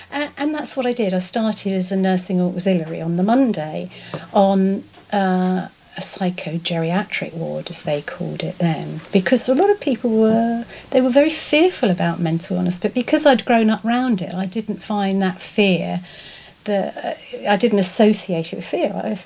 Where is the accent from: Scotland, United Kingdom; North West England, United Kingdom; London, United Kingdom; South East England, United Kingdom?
South East England, United Kingdom; Ryde; born there; I was born in Ryde, on Ryde seafront, my poor mum.